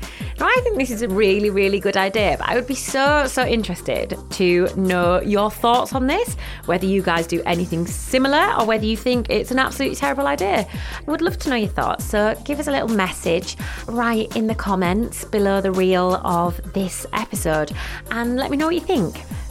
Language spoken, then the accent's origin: English; Yorkshire and the Humber, United Kingdom; It's really weird because Cooper's actually with my mum and dad at the moment in Yorkshire.